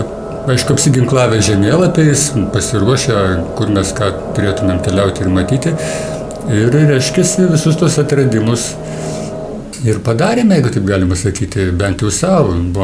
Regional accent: Alytus, Alytus County, Lithuania; Mes esam gimę ir augę Alytui

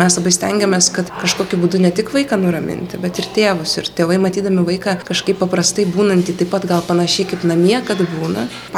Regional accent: Vilnius, Vilnius County, Lithuania; mes patys esam vilniečiai ir jau 6 metus dirbam Vilniaus vaikų ligoninėje

